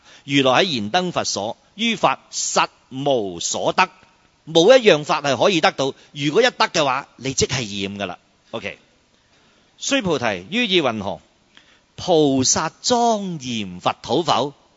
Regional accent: China; 相反咧，我哋中国人好多嗰啲谜语啊、禅机啊嗰啲

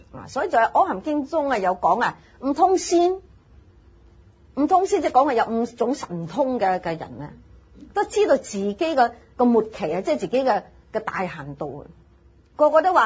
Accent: China; 我哋中国人啊好中意俾人睇一出世咗啲 B B 啊

